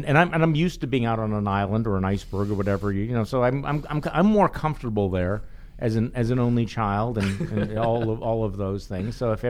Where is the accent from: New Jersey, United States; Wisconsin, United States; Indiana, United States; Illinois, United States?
Wisconsin, United States; Milwaukee; because I'm from Milwaukee, the Milwaukee area.